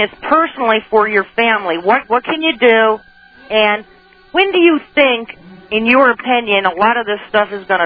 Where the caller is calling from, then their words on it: Michigan, United States; From Michigan.